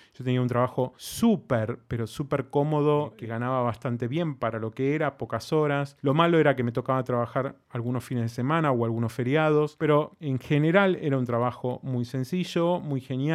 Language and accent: Spanish; Argentina; now in Barcelona, Spain; Pero bueno, les quiero contar un poquitito de mí. Tengo 43 años, soy argentino, actualmente vivo en Barcelona, España